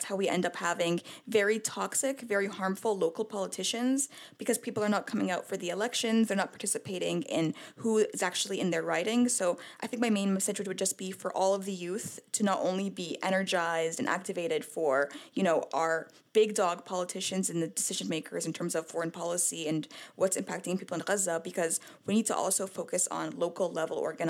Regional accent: United States; like when I was growing up in America, I was taught in school that Palestinians celebrated after 9/11.

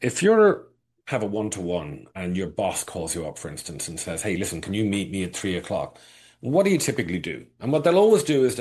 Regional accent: Ireland; And growing up in Ireland, we weren't Catholics and everyone on our entire street was Catholic, right?

